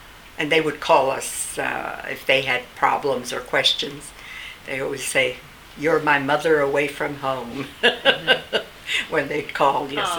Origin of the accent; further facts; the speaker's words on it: New York, United States; So we came to set up residence in New York, which was my hometown